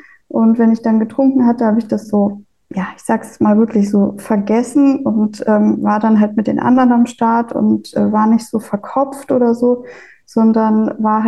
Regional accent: Bavaria, Germany; ich komme ursprünglich aus Bayern, da hat es einfach so dazugehört, dass man Bier trinkt.

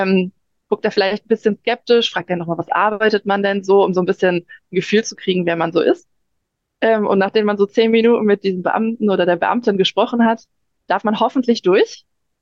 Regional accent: North Rhine-Westphalia, Germany; ich komme aus der Nähe von Düsseldorf, da ist die Niederlande immer schön um die Ecke.

